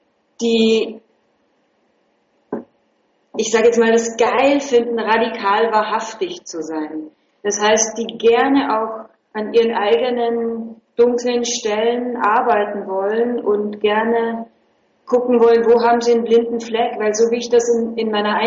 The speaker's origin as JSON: {"language": "German", "region": "Vienna", "country": "Austria", "moved": "yes", "lives_now": "Berlin, Germany", "said": "Ich bin aus Wien, ja."}